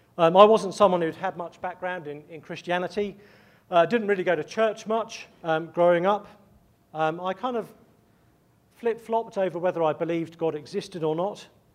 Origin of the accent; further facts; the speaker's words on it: England, United Kingdom; now in United States; I'm an Englishman who's a bit of an Americanophile. So although my accent sounds like I would happily rule over you at the first opportunity I got, I love the US.